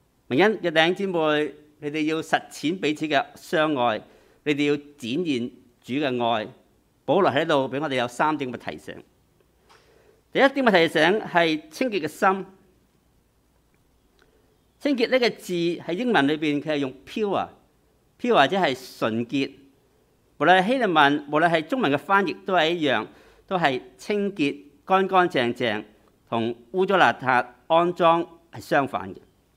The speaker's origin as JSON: {"language": "Chinese", "region": "Guangdong", "country": "China", "tie": "born or raised there", "said": "我们家乡是广东鱼米之乡，世代只有一些农民"}